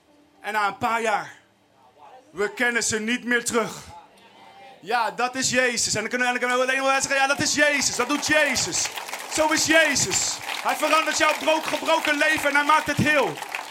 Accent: The Hague, South Holland, Netherlands; in een plaats waar ik als Hagenees vroeger nog nooit van had gehoord.

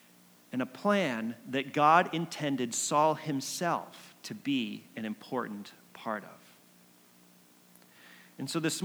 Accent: Connecticut, United States; now in Alaska; growing up in Connecticut, about meeting Suzanne, who became my wife, about a big move across the country all the way to Alaska

